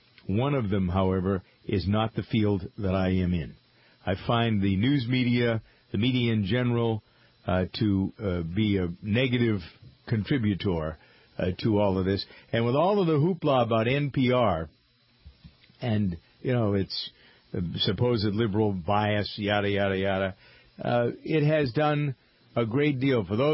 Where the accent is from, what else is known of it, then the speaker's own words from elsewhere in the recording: Framingham, Massachusetts, United States; one of the things that I most appreciate out of growing up in Framingham, Massachusetts, was the diversity.